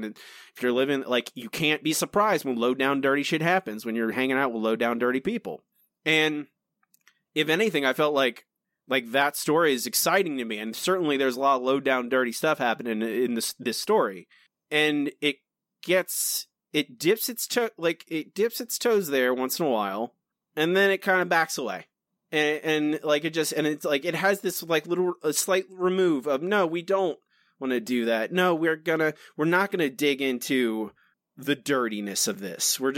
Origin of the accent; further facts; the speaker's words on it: Florida, United States; I grew up in rural Florida in a place that is not too unlike Woodstock, Alabama.